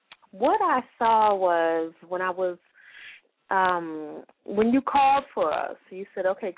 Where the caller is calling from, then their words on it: Charlotte, North Carolina, United States; Charlotte.